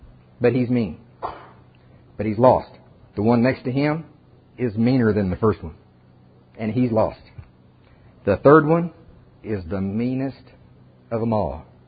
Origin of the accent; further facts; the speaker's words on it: Oklahoma, United States; Hey, I'm from Oklahoma. We have hard clay out there.